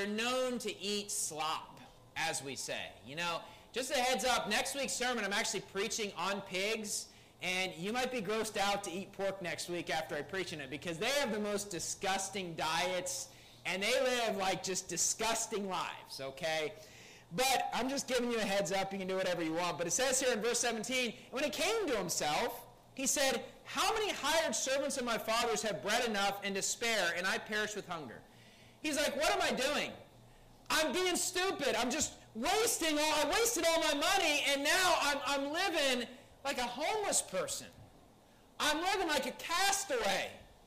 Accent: West Virginia, United States; I mean, and I never really went hunting growing up in West Virginia

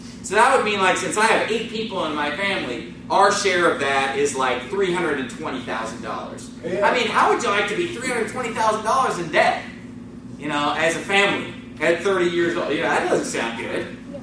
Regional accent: United States; You grow up in America, as I grew up in America, and you go to school, and you're taught that interest is a good thing.

